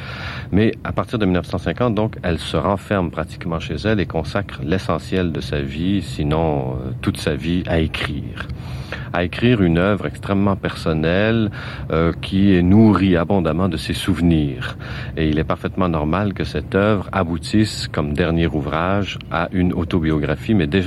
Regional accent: Quebec, Canada; born there; Je suis québécois de naissance, mais je connaissais assez peu la littérature québécoise.

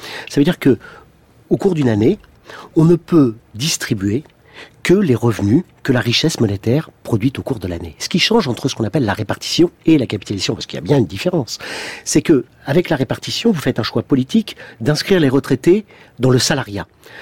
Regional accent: Normandy, France; Écoutez, je suis normand, j'aime bien la Normandie

